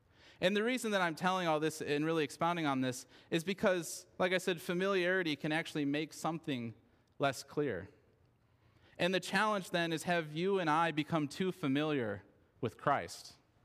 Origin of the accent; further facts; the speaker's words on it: Michigan, United States; now in East Tennessee, United States; I grew up in Michigan, and coming down here, I was so amazed at the beauty of East Tennessee when I got here.